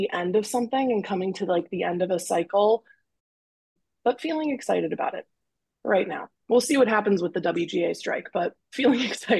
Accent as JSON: {"language": "English", "town": "Northbrook", "region": "Illinois", "country": "United States", "tie": "born or raised there", "said": "I think what was really nice about growing up in Northbrook was being able to kind of like sift my way through people"}